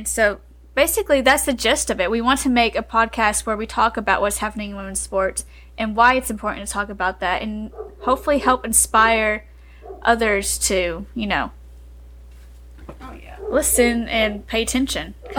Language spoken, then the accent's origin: English; Texas, United States; we are from Texas, and Texas hockey is not a huge thing.